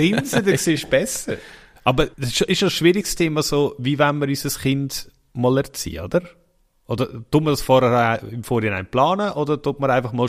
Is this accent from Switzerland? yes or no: yes; Nidwalden, Switzerland; Also, wir sind ja auf dem Land aufgewachsen, in Nidwalden.